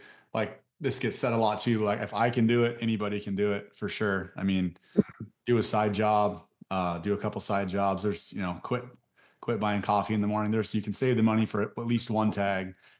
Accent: Washington, United States; I grew up in Washington. I live on the coast.

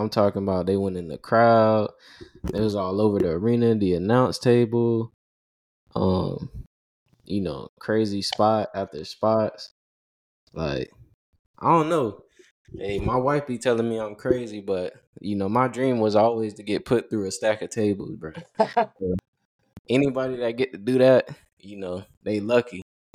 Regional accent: United States; You know, as an American, I got an appreciation for the foreign crowds

